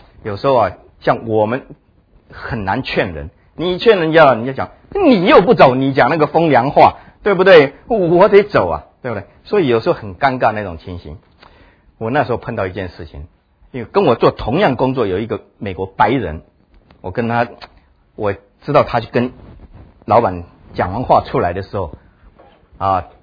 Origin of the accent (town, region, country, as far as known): China